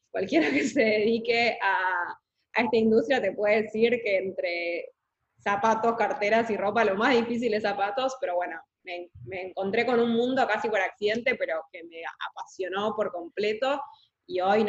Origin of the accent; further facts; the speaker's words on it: Buenos Aires, Argentina; soy argentina, de Capital Federal. Tengo 28 años